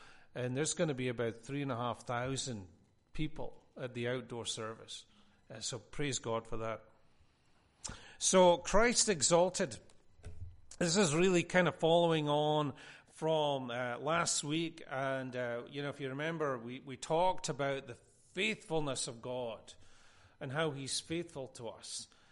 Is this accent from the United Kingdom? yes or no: yes; Scotland, United Kingdom; You know, I'm Scottish.